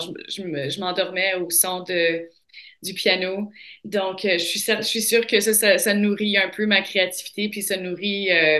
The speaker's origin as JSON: {"language": "French", "town": "Sainte-Geneviève", "region": "Manitoba", "country": "Canada", "tie": "born or raised there", "said": "Là où j'ai grandi, à Sainte-Geneviève, au Manitoba, c'est là où les plaines rencontrent le bouclier canadien."}